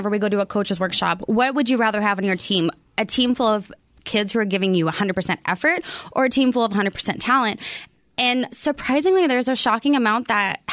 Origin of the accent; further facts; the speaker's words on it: Texas, United States; And I'm from Texas, so I come from a football state.